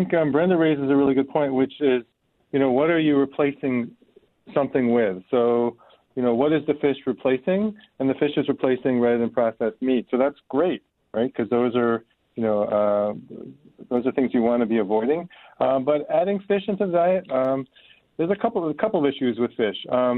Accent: Connecticut, United States; I grew up on Long Island Sound in Connecticut, and we went fishing every weekend of most of the year.

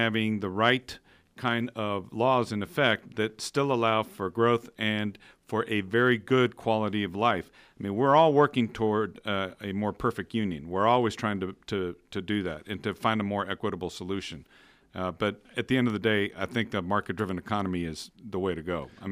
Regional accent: Mexico; I grew up in Mexico. I was born and raised in Mexico. I've seen what abject poverty looks like. And I've also lived under a system there where things were mandated

